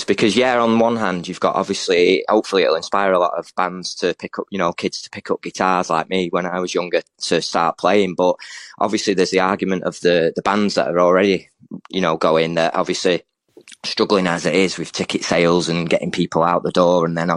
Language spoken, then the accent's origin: English; Manchester, North West England, United Kingdom; I'm from Manchester and I'm in a band